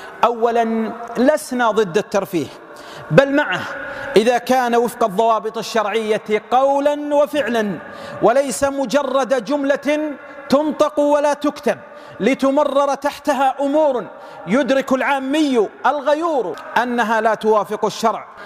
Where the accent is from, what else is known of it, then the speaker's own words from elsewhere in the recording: Saudi Arabia; إن بلادنا السعودية شرفها الله تعالى برعاية الحرمين الشريفين